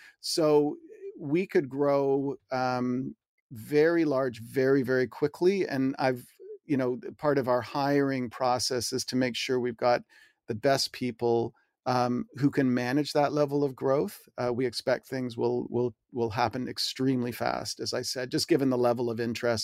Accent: Canada; I'm Canadian.

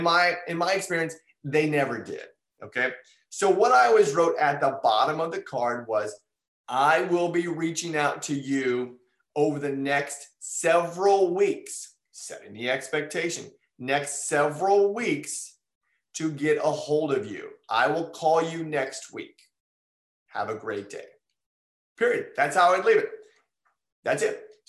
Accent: Indiana, United States; I grew up in Indiana, so I do have some friends that used to go hunting

